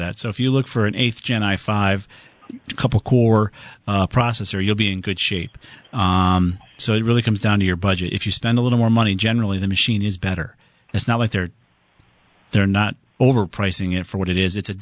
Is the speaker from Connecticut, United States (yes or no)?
yes; Southington, Connecticut, United States; Let's go on to David in my hometown of Southington.